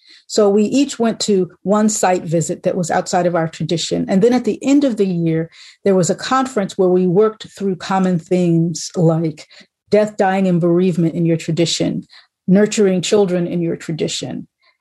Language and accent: English; Maryland, United States; So I grew up in Maryland. So here, so we have the Philly to D.C. thing together.